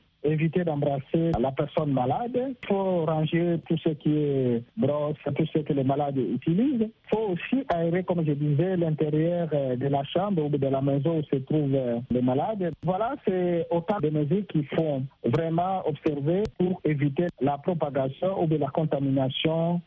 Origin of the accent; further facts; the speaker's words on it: DR Congo; Mais chez nous, en République démocratique du Congo, le vaccin que nous utilisons